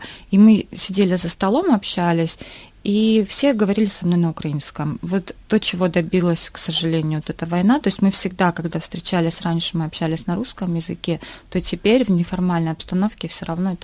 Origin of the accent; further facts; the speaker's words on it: Samara, Samara Oblast, Russia; now in Moscow, Russia; в нашей семье мы вообще из Самары и вынуждены были переехать в Москву